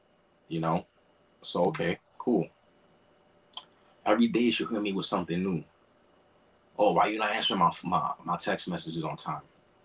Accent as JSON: {"language": "English", "region": "New York", "country": "United States", "tie": "born or raised there", "said": "I was born and raised in New York, so that doesn't mean I'm not gonna have homies over there. I know a lot of people in New York."}